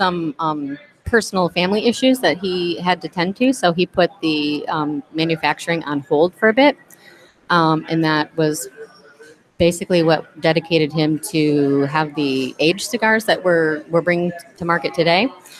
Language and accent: English; Michigan, United States; I am from Michigan originally.